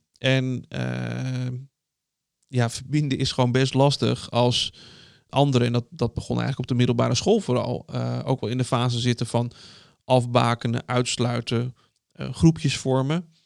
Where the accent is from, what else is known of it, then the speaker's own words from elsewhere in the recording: Dalfsen, Overijssel, Netherlands; also born or lived in Barendrecht; Ik ben geboren in Rotterdam. Nou ja, eigenlijk Barendrecht. Ik was een jaar of 4 toen we vanuit de Randstad naar Dalfsen verhuisden. Een dorp in Overijssel, dichtbij Zwolle.